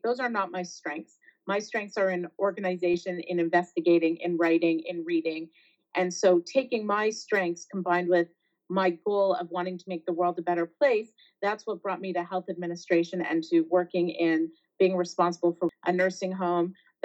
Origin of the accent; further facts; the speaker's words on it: Canada; I don't remember, but then again, I'm Canadian.